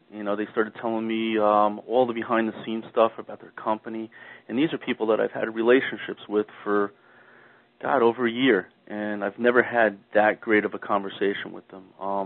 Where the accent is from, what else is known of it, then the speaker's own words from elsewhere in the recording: South Brunswick, New Jersey, United States; I'm from South Brunswick, New Jersey.